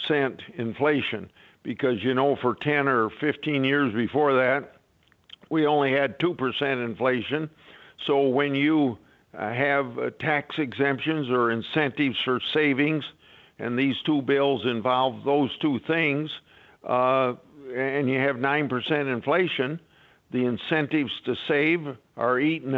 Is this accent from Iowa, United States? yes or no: yes; New Hartford, Iowa, United States; taking natural gas to my hometown in New Hartford.